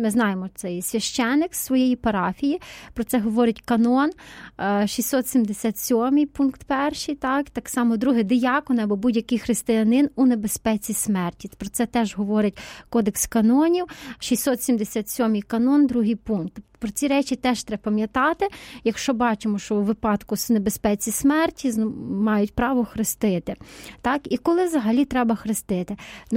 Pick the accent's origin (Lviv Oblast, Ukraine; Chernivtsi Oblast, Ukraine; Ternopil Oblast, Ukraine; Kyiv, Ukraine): Ternopil Oblast, Ukraine; Ternopil; я з Тернополя, із парафії, з катедри